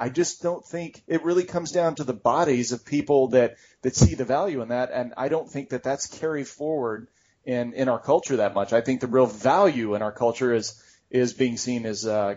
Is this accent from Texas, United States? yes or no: yes; Texas, United States; Oh, I'm from Texas.